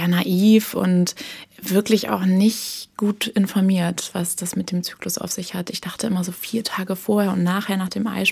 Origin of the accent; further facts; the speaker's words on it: Hamburg, Germany; also born or lived in Berlin; Ja, ich komme aus Hamburg und werde jetzt am Donnerstag 30 und habe mir eine Auszeit gegönnt hier in der Großstadt. Ich bin hier auch geboren, also habe allerdings nur 1,5 Jahre hier gewohnt und jetzt bin ich mal wieder zurückgekommen.